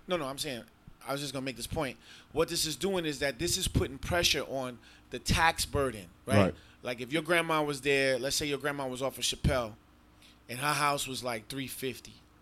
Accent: Bronx, New York, United States; now in Atlanta, United States; Obviously, I'm from New York, from the Bronx. But I've been here.

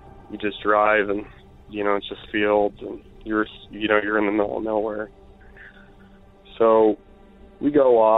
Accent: Iowa, United States; I'm from Iowa.

